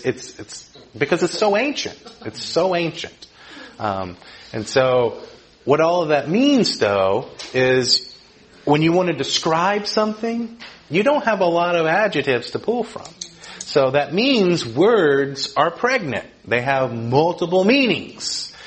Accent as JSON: {"language": "English", "town": "Murray", "region": "Kentucky", "country": "United States", "said": "I was going to be able to say, hi, I'm so and so, I'm from Murray, Kentucky, where are you from?"}